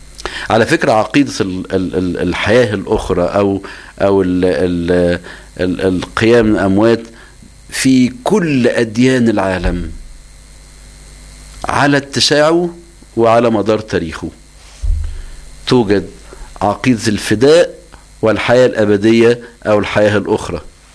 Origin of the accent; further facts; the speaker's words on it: Egypt; والأباء ردوا عليها خصوصا عندنا في مصر